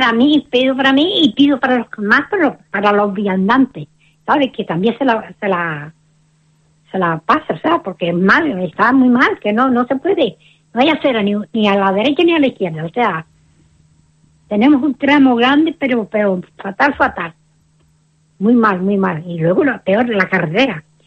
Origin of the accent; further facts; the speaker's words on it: Ingenio, Canary Islands, Spain; also born or lived in Equatorial Guinea; Y soy del Carrizal de Ingenio. Uh-huh. Soy del Carrizal de Ingenio, lo que pasa es que la vida... Me casé, o sea, y estamos viviendo aquí hace muchos años. Hicimos la casa, y, o sea, que vinimos de la Guinea Española ya.